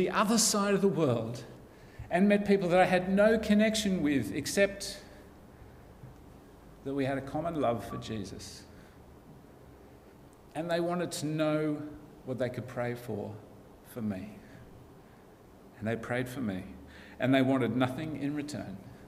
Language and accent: English; Sydney, New South Wales, Australia; "Oh, we're from Australia. We come from Sydney."